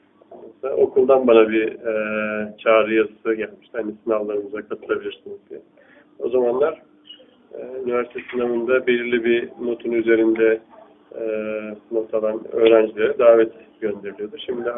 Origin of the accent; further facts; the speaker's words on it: Samsun, Turkey; also born or lived in Malatya; 74 Malatya doğumluyum. Ama Samsunluyuz. Yani doğmuşum yalnızca. İlk orta lise eğitimi Samsun'da tamamladıktan sonra